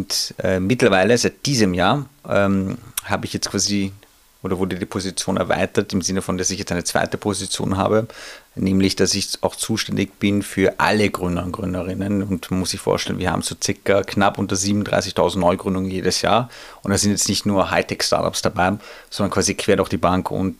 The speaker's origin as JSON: {"language": "German", "region": "Vienna", "country": "Austria", "tie": "born there", "said": "aber ich bin hier geboren, in Wien, also Wien, Österreich, aber meine beiden Eltern kommen aus dem Iran, also iranischen Ursprungs beziehungsweise persischen, wenn man die Ethnie sich anschaut."}